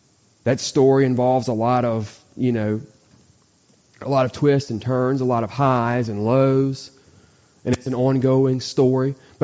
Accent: Lafayette, United States; And I could tell you stories about how I grew up in Lafayette with my family, with my mom and my dad, and with my brother and sister.

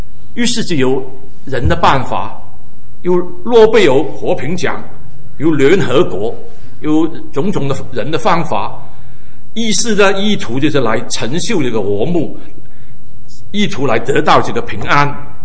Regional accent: Hong Kong; 我儿童的时代，我青少年的时代是在香港长大的，香港过的。

